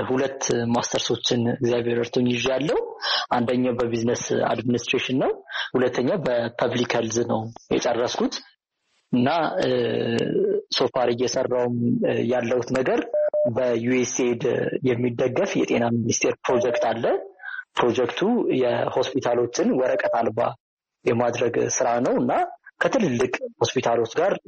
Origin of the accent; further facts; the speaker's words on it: Addis Ababa, Ethiopia; ኖርማሊ እኔ የአዲስ አበባ ልጅ ነኝ እና ልክ ሐረማያ ሲሄድ ገጠር ለሚባለው ኮሚኒቲ ኤክስፖዘር አልነበረኝም